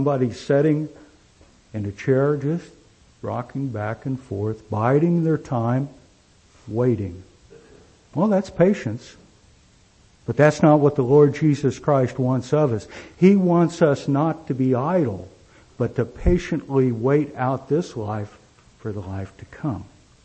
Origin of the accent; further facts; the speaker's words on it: Independence, Missouri, United States; born there; Or I was born in Independence.